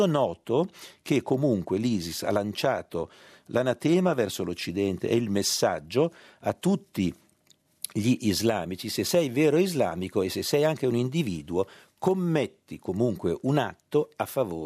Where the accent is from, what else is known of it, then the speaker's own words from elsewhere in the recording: Milan, Lombardy, Italy; sono di Milano, ma comunque non c'entra niente